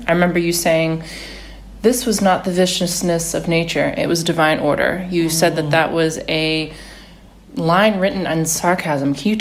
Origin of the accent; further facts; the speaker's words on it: the South, United States; We're both Americans. We're both from the United States.